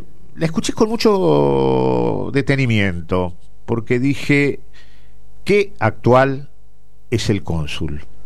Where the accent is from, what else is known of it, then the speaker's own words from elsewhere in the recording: Argentina; un elenco que me llena de orgullo como argentino.